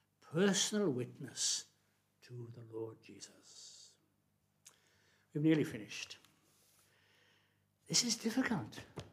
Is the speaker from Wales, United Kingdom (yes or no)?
yes; Wales, United Kingdom; growing up in South Wales in a little chapel and going to Sunday school till I was about 11 or so and then forsaking the whole thing